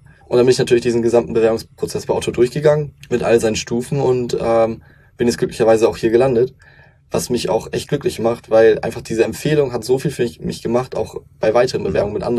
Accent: Lower Saxony, Germany; also ich komme aus Niedersachsen, 13 Jahre dann zur Schule gegangen sind.

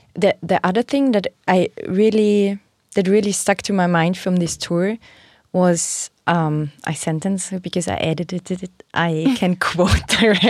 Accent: Austria; English is a second language; growing up in Austria, I was not aware of any of it.

